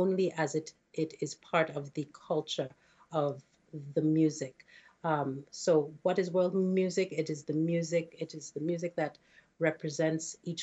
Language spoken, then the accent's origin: English; Nigeria; So, for example, I'm from Nigeria. English is our first language.